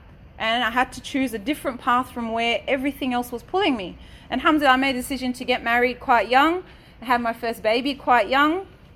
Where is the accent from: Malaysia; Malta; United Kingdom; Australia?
Australia; Perth, Western Australia; the local neighborhood I grew up in Western Australia, in Perth, very small Muslim community back when I was growing up